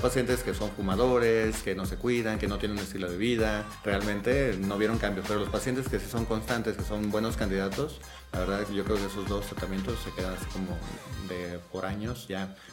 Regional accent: Atolinga, Zacatecas, Mexico; also born or lived in Ameca, Jalisco; Realmente yo viví ahí hasta los 6 años. Mis papás me llevaron, Nicolás, Josefina, a su rancho, a Zacatecas, en un ranchito ahí en Atolinga, Zacatecas, en un pueblito muy chiquito.

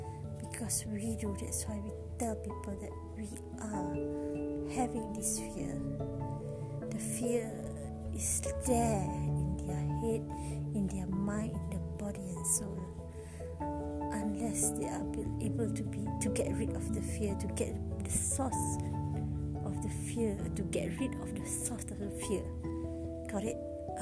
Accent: Kuala Lumpur, Malaysia; English is a second language; I'm from Malaysia, KL, Malaysia.

